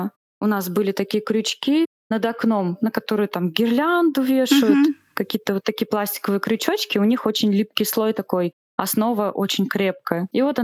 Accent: Tomsk, Tomsk Oblast, Russia; Вот все-таки домой хотелось, в родные края. И мы вернулись в Томск.

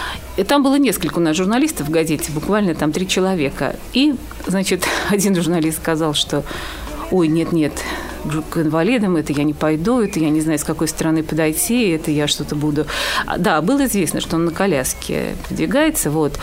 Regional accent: Moscow, Russia; где я москвичка, родилась в Москве.

